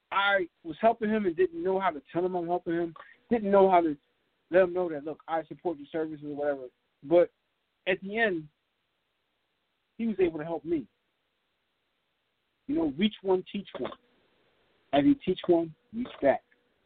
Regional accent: Philadelphia, Pennsylvania, United States; You know, I'm just referring to a club in Philadelphia because I'm from Philly.

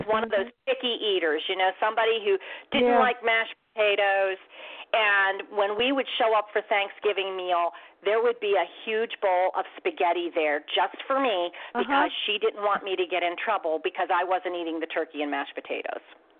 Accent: Pittsburgh, Pennsylvania, United States; I was setting this whole thing in my hometown of Pittsburgh, and she lives in the home that I grew up on in Oxford Street in a little neighborhood called Westwood

